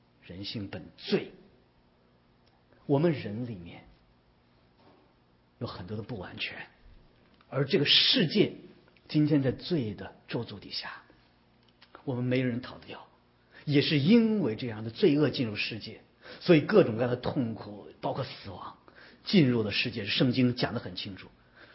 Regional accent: China; 我们都是中国人是吧，可以这样说，我们中餐比较好吃

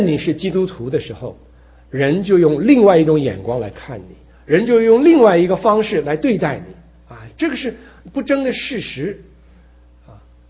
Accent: Taiwan; also born or lived in China; 因为我是生在大陆长在台湾

